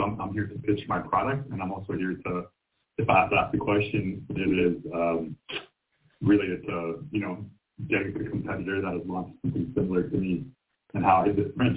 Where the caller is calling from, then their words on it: Toronto, Ontario, Canada; I'm in Toronto, Ontario.